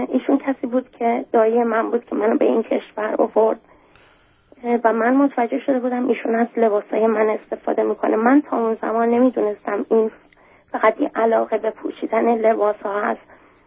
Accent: Iran; moved away; تمام خانواده مادری من که باهاشون خیلی نزدیک هستم خارج از ایران به سر می بردن و با کمک اونا من از ایران بیرون اومدم.

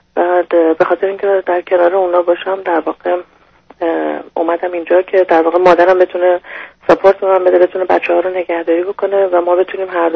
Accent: Iran; moved away; به خاطر نفس کشیدن، به خاطر آزادی در واقع از ایران اومدیم بیرون.

